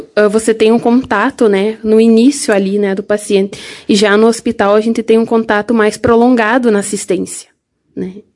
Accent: Ijuí, Rio Grande do Sul, Brazil; sou natural de Ijuí, Rio Grande do Sul.

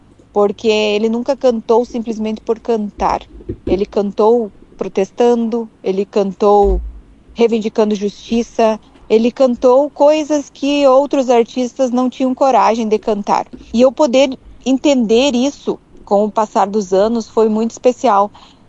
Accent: Rio Grande do Sul, Brazil; eu me deparar com essa grandeza cultural da minha terra, diante do … que me ensinou a amar as missões, com certeza formou totalmente minha identidade

